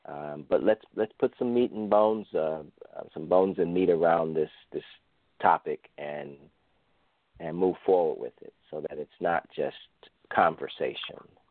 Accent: Cleveland, Ohio, United States; I'm born and raised in Cleveland, Ohio. I'm a Cleveland inner city kid at heart, and always will be.

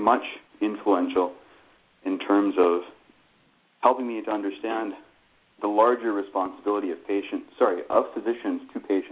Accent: Bluefield, West Virginia, United States; also born or lived in India; Well, I'm 31 years old. I was born in India, but I grew up in Appalachia, right on the border of West Virginia and Virginia, in a small former coal mining town called Bluefield.

